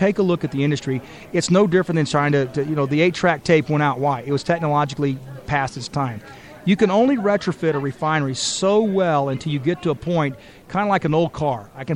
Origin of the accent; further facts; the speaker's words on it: Texas, United States; I'm from Texas, and I want to be able to charge them $145 a barrel because they don't want to.